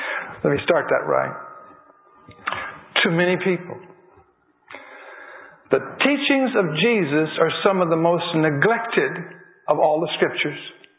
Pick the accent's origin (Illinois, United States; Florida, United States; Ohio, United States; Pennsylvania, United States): Florida, United States; I'm from Florida. And I work for the Florida Conference.